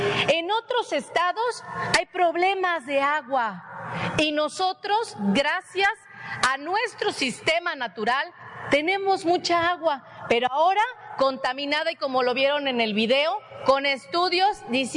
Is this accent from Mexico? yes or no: yes; Quintana Roo, Mexico; cuando decimos que somos de Quintana Roo, toda la gente aquí nos dice: vives en el paraíso